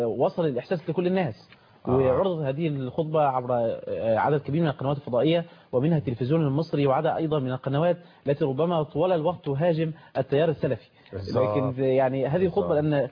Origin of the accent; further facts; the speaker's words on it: Egypt; واحنا مصريين